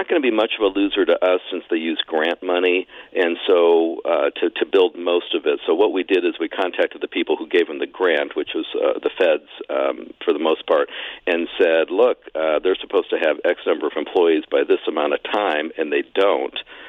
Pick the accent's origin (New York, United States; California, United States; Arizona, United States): Arizona, United States; Mesa; But I grew up in Mesa, which was heavily Mormon.